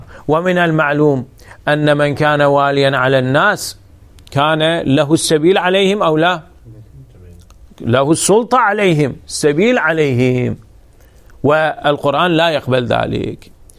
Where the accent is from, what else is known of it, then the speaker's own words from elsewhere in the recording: Iraq; أفرض عندنا في العراق لا بد من حكومة